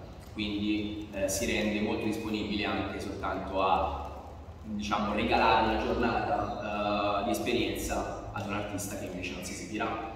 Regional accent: Lombardy, Italy; Anche io sono cresciuto, lo sai, in Brianza

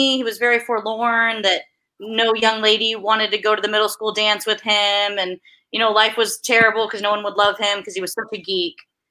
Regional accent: Annapolis, Maryland, United States; And I made it my own in that I did set it in my hometown of Annapolis, Maryland.

